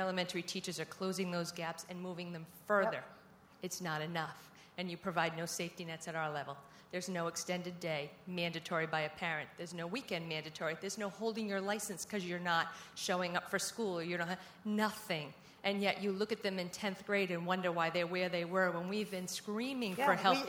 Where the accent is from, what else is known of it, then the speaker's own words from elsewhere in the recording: Pawtucket, Rhode Island, United States; I'm from Pawtucket, 17 years of elementary ed, 10 in second grade, the rest 4, 6, 1.